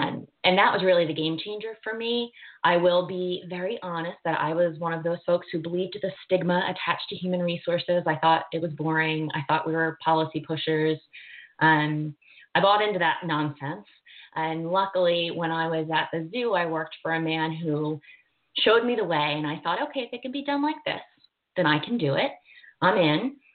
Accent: Philadelphia, Pennsylvania, United States; So I am based in Philadelphia. You mentioned that earlier as well. And I've born and raised in Philly, Philly girl at heart. So I've never really left.

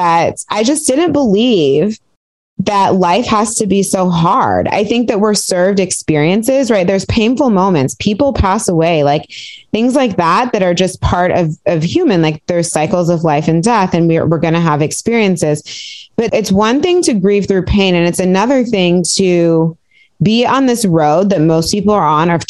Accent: Piedmont, California, United States; And I grew up in Piedmont and he wanted to live in Piedmont.

